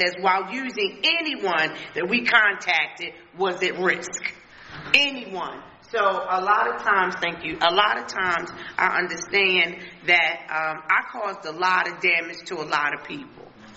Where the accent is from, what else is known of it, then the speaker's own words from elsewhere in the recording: Jarrettsville, Maryland, United States; I was raised in Harford County, right? I was raised in Harford County.